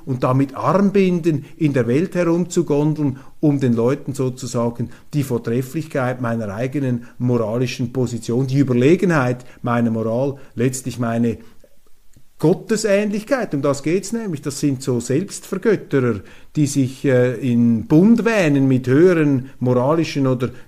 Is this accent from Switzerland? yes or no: yes; Switzerland; dieser Verfassungsschutz ist für mich eine Behörde, die nach meinem Verständnis jetzt als Schweizer einer Demokratie nicht würdig ist.